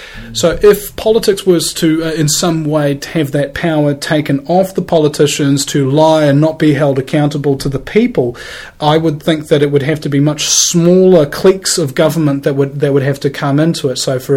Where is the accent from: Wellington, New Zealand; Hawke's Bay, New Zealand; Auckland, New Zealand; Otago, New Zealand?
Auckland, New Zealand; I mean, for example, I'm from Auckland.